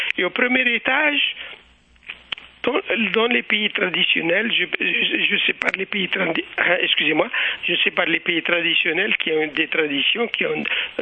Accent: Algeria; même chez nous en Algérie, les gens font des arrangements comme cela se fait par habitude

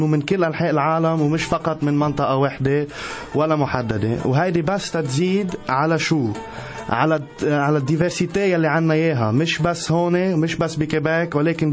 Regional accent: Canada; also born or lived in Lebanon; Je suis un Canadien, mais qui a des origines libanaises. J'ai passé la plupart de ma vie au Liban, dans une école américaine, et puis je passais mes étés ici

